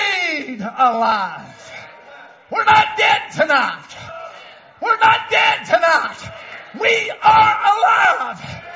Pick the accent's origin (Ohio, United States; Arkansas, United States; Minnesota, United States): Arkansas, United States; I was raised in the South in the field in the plains of Arkansas.